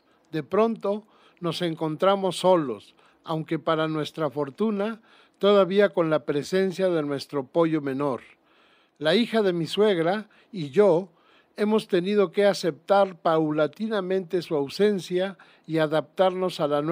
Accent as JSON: {"language": "Spanish", "country": "Mexico", "said": "Nuestra formación de machos mexicanos no nos permite mostrarnos tan sensibles"}